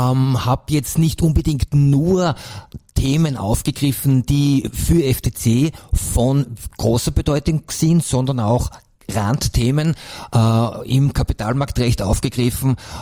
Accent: Styria, Austria; Ich bin aus der Steiermark und der Karl aus der Wiener Gegend

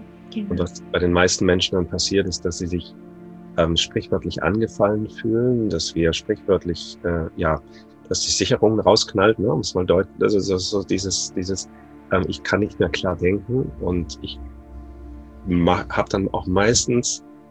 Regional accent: Netherlands; Wir haben Berge bei euch, wir haben keine Berge bei uns in Holland.

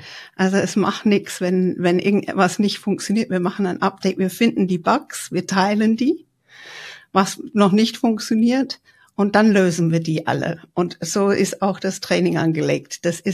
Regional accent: England, United Kingdom; Also ich glaube, das ist auch, ich als Engländerin tue mir schwer dann auch

